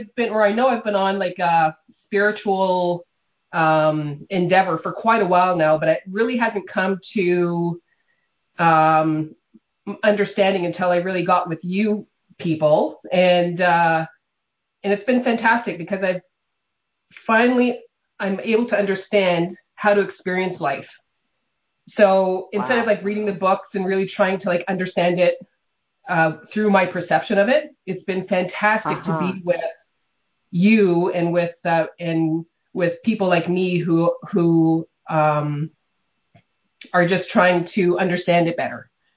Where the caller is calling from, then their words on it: Sault Ste. Marie, Ontario, Canada; I'm calling from Sault Ste. Marie, Ontario.